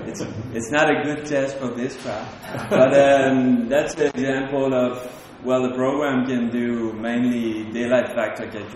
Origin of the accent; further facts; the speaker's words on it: Canada; now in Denmark; I come from Canada and I live in Denmark for 7 years.